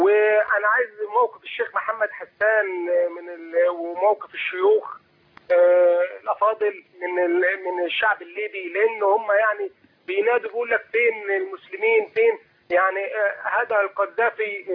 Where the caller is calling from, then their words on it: Kuwait; بكلمك من الكويت